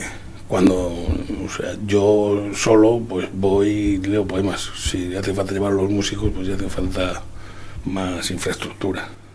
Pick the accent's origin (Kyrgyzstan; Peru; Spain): Spain; Extremadura; Que vengo de Extremadura, que somos una comunidad paupérrima.